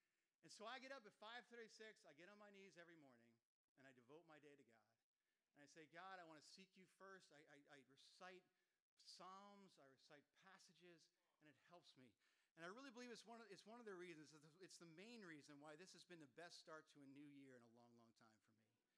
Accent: New Jersey, United States; Sue grew up in Massachusetts. I grew up here in New Jersey.

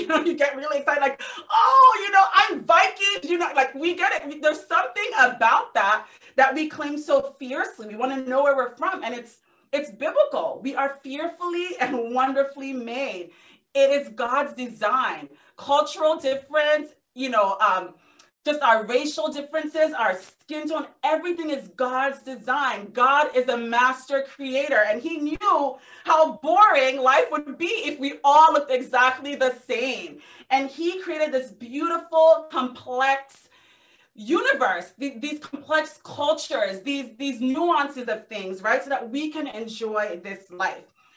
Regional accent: Nigeria; now in United States; I am Nigerian. I was born here in the US. I was the only one of my siblings to be born here. My mom came because she had health issues, but I was raised in Nigeria.

